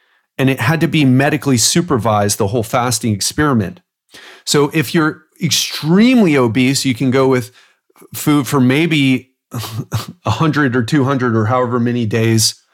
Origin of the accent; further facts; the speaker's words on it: Miami, Florida, United States; I mean, I'm from Miami. I've been around crackheads.